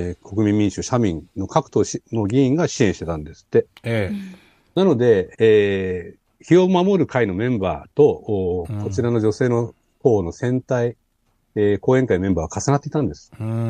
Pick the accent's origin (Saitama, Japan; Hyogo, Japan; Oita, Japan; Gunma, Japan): Gunma, Japan; 私のふるさとの群馬県で起きてる